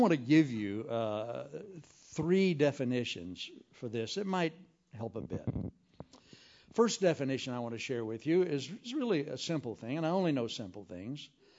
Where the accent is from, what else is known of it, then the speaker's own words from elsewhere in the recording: United States; And you see, I live in the United States. I'm actually a member of the kingdom of God. I'm an American by accident.